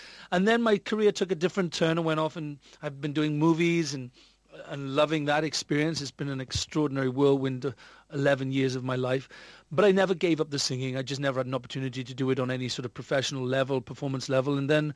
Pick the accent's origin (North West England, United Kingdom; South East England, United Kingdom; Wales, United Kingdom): Wales, United Kingdom; It's such a cliche being a Welshman, isn't it?